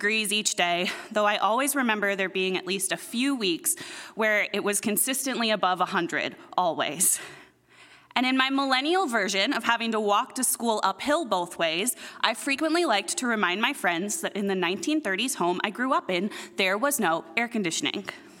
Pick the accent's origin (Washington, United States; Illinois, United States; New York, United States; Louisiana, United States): Washington, United States; Wenatchee; Located on the eastern side of the Cascades and technically caught in the mountain's rain shadow, my hometown of Wenatchee has a climate categorized just below a desert as a semi-arid shrub steppe